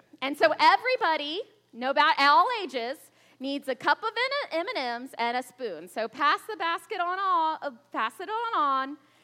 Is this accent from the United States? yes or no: yes; Florida, United States; Now, remember, I'm from Florida. I had never seen a professional sports game before I met John